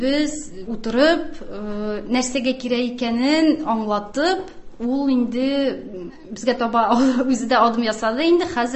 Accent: Dzhalil, Tatarstan, Russia; Мин Сорман районында Җәлидә үстем. Гади гаилә, әти-әни нефтяниклар иде, мине дә соңыннан инде әни бер үзе үстерде. Гаиләдә безнең русчалы татарчалы иде

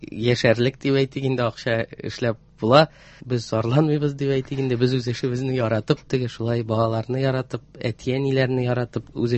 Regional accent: Kazan, Tatarstan, Russia; Әйе, мин Казан егете булып саналам инде, теге Казанда туганмын, Казанда үскәнмен. Минем әтиәни Саба районыныкы

